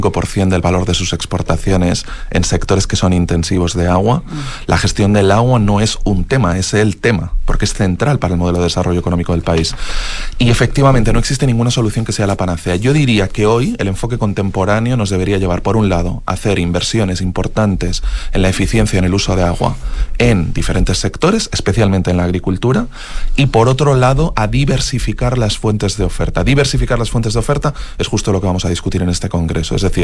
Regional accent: Spain; la primera planta de desalación que se instaló en Europa, se instaló en mi país, en el año 1964.

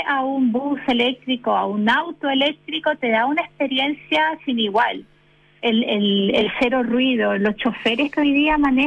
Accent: Peru; now in Chile; yo salí de Perú desde el año 98 y he venido transitando por varios países, Colombia... Brasil, que ahí fue efectivamente donde hice la maestría, y luego llegué a Chile

